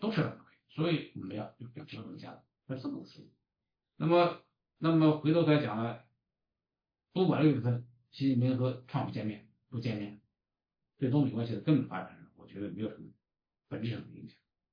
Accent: Northeast China, China; 我在东北长大

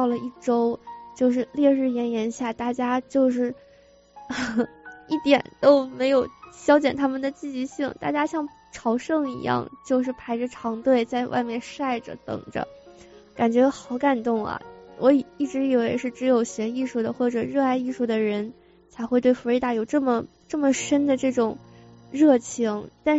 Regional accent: China; 感觉一下回到了中国一样

